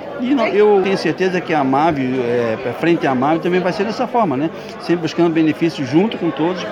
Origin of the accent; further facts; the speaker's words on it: Vitor Meireles, Santa Catarina, Brazil; torna-se orgulhoso para qualquer um de nós dizer que nós somos de Vitor Meireles